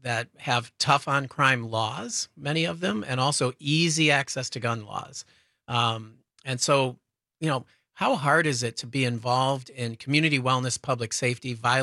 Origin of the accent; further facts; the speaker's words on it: Chicago, Illinois, United States; you know, Chicago, my hometown, being thrown out as an example of, you know, just a war zone